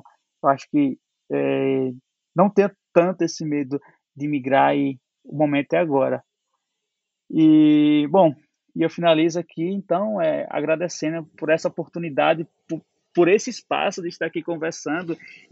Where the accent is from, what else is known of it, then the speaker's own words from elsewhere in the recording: Northeast Region, Brazil; como eu falei, eu sou nordestino, eu gosto de ler.